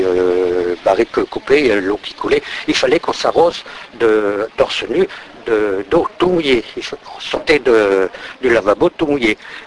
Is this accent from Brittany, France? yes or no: yes; Brittany, France; Chez moi, en Bretagne ou ailleurs, certainement que ça existait partout.